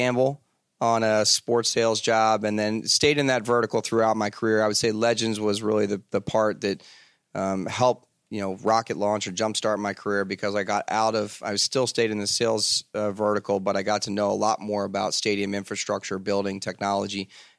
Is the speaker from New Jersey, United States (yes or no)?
yes; New Jersey, United States; I grew up in South Jersey. I was a Philadelphia sports fan. I went to work for my hometown teams, the Philadelphia Flyers and Philadelphia 76ers.